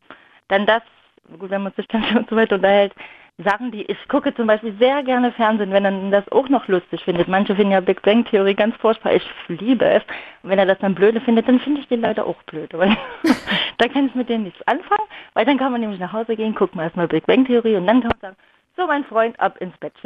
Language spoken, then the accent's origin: German; Saxony, Germany; Übrigens komme ich auch aus Sachsen.